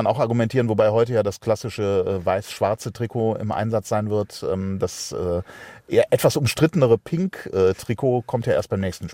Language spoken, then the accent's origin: German; Cologne, North Rhine-Westphalia, Germany; Ich komme ja aus Köln